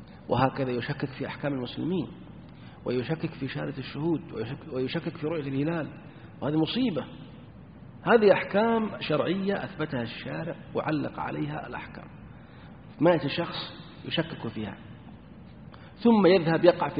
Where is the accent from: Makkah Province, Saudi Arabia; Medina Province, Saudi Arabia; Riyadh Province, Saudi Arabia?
Medina Province, Saudi Arabia; Yanbu; طبعا بلدنا ينبع هذه كانت مشهورة بهؤلاء